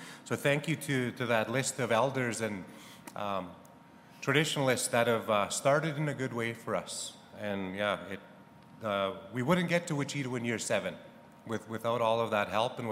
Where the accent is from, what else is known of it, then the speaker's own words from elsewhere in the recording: Saskatchewan, Canada; I'm First Nation, and I'm from Fishing Lake and Yellow Quill First Nations, respectively, from both of my parents.